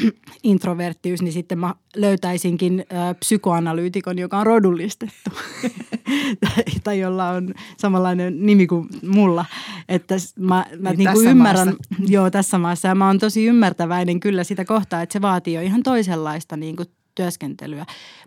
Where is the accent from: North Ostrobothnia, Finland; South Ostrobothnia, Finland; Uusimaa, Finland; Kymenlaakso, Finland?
Uusimaa, Finland; Vantaa; Mä oon siis kotoisin Vantaalta